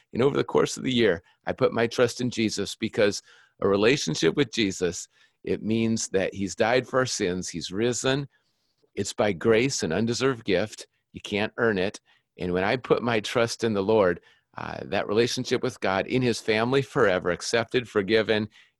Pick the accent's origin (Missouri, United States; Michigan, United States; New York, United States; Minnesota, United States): Minnesota, United States; Yeah, I grew up in Minnesota and I didn't grow up in a family where we ever read the Bible or go to church.